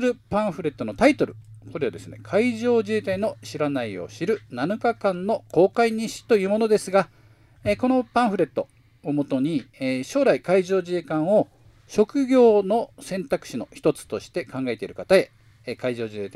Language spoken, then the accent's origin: Japanese; Nagasaki, Japan; now in Okinawa, Japan; 出身は、長崎県の長崎市ですが、まあ、人生の半分以上をね、沖縄で過ごしているので、もううちなんちゅうですね。